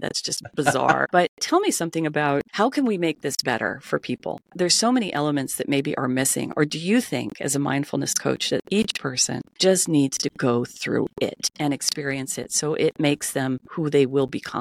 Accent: Las Vegas, Nevada, United States; moved away as an adult; also born or lived in Los Angeles; And then I moved to Los Angeles, which was my dream, to get out of my hometown of Las Vegas.

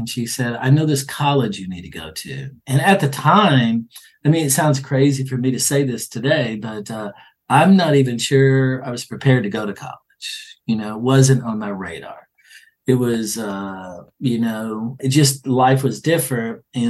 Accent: Tennessee, United States; You know, as I grew up in East Tennessee, kind of in a rural area.

